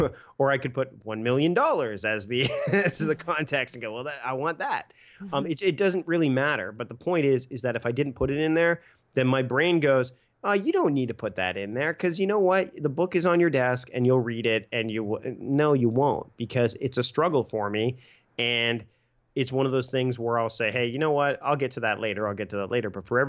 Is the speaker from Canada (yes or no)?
yes; Hamilton, Ontario, Canada; I'm from Hamilton, the Tiger Cats